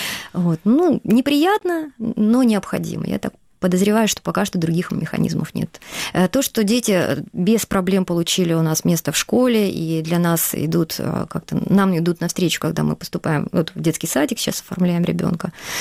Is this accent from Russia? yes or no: no; Crimea, Ukraine; now in Kyiv, Ukraine; когда мы приехали из Крыма, мы приехали под Киев